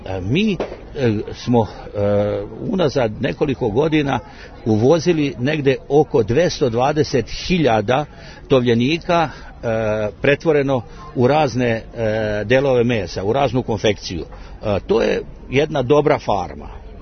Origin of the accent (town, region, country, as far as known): Serbia